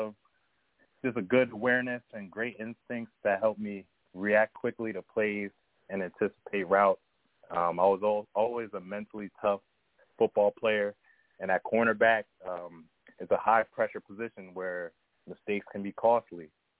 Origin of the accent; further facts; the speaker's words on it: Hillsborough, New Jersey, United States; And would later on play for Hillsborough High School. I'm from Hillsborough, New Jersey.